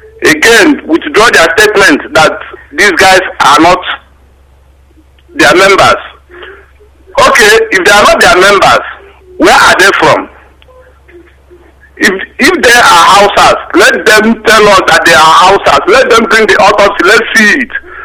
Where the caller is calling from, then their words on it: Germany; I'm calling from Germany.